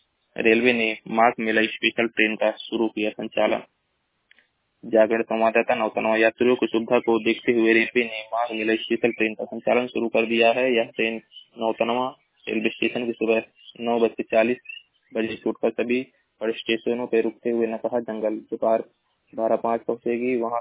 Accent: Maharajganj, Uttar Pradesh, India; मैं जिला महाराजगंज का निवासी हूँ।

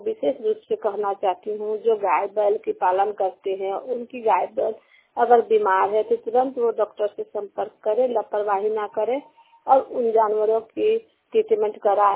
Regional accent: Jharkhand, India; रांची झारखंड से। दोस्तों मैं अपने गांव स्तर से जो ग्रामीण क्षेत्र की रहने वाली हूं

